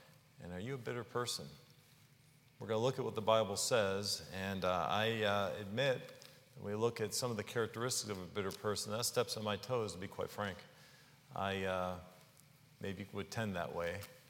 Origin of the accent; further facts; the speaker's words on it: Dyer, Indiana, United States; But I can remember being a young boy, and I grew up in Dyer, Indiana. My grandfather had a farm there, 5 acres there.